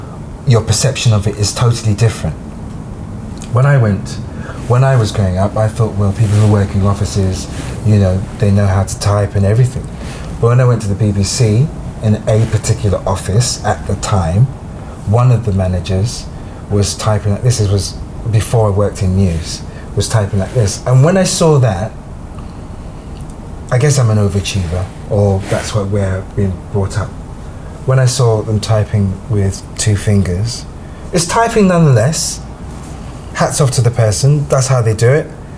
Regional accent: London, United Kingdom; I grew up in East London

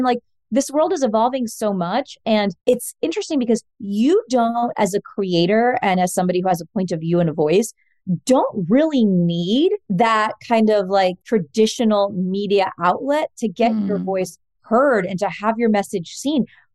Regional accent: Fort Worth, Texas, United States; so I grew up in Fort Worth, Texas. I'm a Texan like Joseph. And, you know, I grew up in a very traditionally Mexican family. I'm half Mexican, half Puerto Rican.

